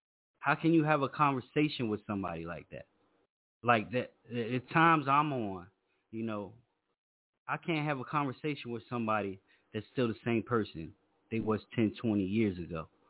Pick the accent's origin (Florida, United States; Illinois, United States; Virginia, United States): Virginia, United States; Tonight we was in my hometown, Virginia.